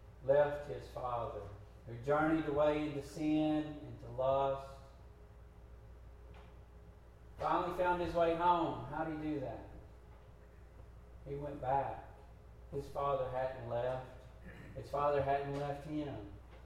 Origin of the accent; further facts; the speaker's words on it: the South, United States; I'm not more valuable because I'm a Southerner.